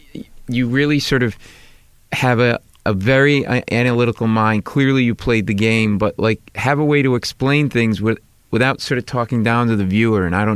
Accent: New England, United States; Because you know, guys like I'm a Celtics fan. I grew up in New England.

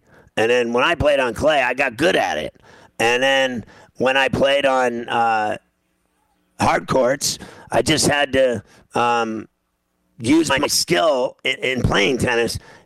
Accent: Pittsburgh, Pennsylvania, United States; I was from Pittsburgh, and I grew up playing on clay

